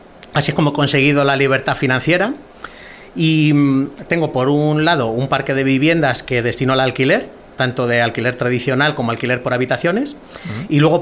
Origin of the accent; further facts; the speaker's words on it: Madrid, Community of Madrid, Spain; yo vengo de la UBA de Vallecas, que es un barrio de absorción de chabolismo, de Madrid